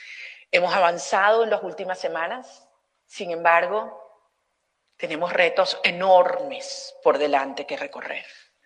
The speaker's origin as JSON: {"language": "Spanish", "country": "Venezuela", "said": "como venezolana y en nombre de los venezolanos"}